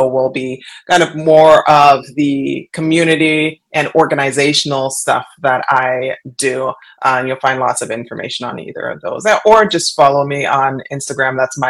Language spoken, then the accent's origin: English; London, Ontario, Canada; I'm back in London, Ontario, so my hometown. I moved back here after I retired.